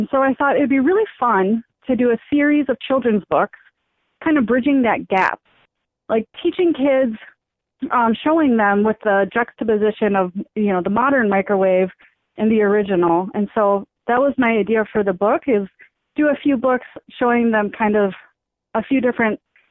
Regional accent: Minnesota, United States; now in St. Paul, United States; I'm an author from the Twin Cities, I live in St. Paul with my family, and I grew up around here, but originally I'm from rural southwest Minnesota in the farm country.

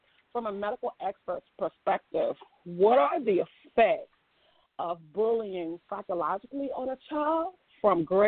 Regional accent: Milwaukee, Wisconsin, United States; because she and I grew up in Milwaukee, Wisconsin, and she was also bullied as a child, and I was bullied as a child

